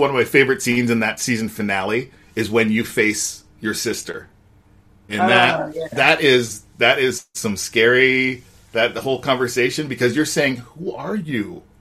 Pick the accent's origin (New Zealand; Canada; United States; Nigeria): Canada; being Canadian, there's very few benefits to being Canadian.